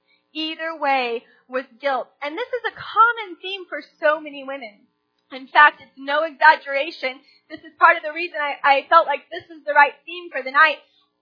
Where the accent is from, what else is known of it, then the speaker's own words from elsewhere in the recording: Kansas City, Missouri, United States; I grew up in Kansas City, and I had a youth group that was very close.